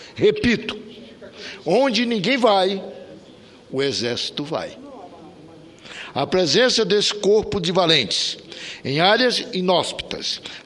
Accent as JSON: {"language": "Portuguese", "region": "Amazon", "country": "Brazil", "said": "Nós que somos da Amazônia e que acompanhamos tudo o que é da região"}